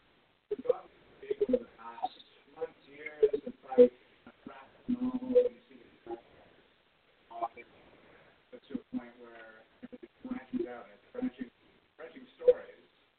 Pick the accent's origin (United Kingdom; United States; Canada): Canada; Prince Edward County, Ontario; I'm from Prince Edward County, Canada.